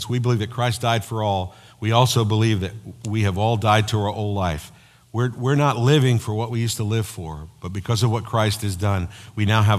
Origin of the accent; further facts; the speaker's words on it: United States; Because the only thing I have to offer is money because I'm an American.